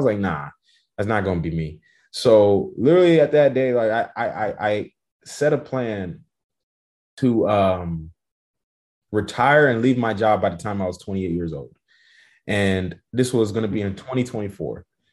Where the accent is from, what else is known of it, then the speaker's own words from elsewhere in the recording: Houston, Texas, United States; now in San Antonio, United States; I'm actually from Houston. Grew up in Houston and currently live in San Antonio, Texas right now. I came out here to go to college.